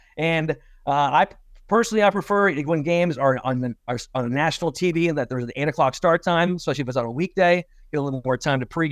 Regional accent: Poughkeepsie, New York, United States; also born or lived in New Jersey; full disclosure, I was born in New Jersey. I can't help that, but I'm from Poughkeepsie, New York.

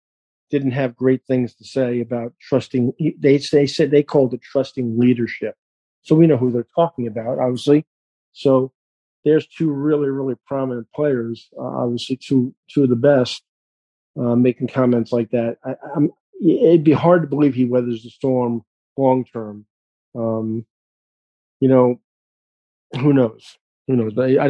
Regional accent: New York, United States; I had 7 friends in the Twin Towers, okay, and I'm a New Yorker

